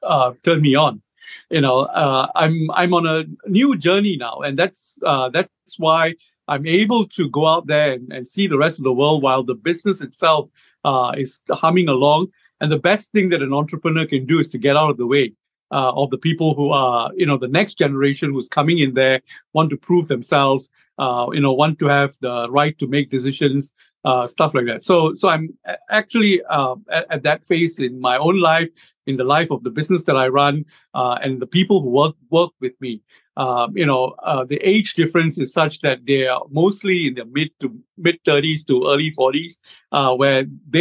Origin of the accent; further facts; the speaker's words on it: Singapore; I'm from Singapore, so I live in Singapore. I live in a beautiful apartment that looks out to the sea and the city skyline.